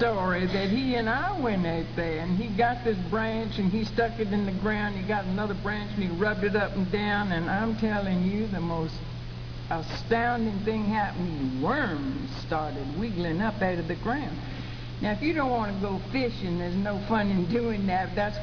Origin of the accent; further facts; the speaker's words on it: Virginia Beach, Virginia, United States; I'm not from Myrtle Beach. I'm from Virginia Beach, Virginia.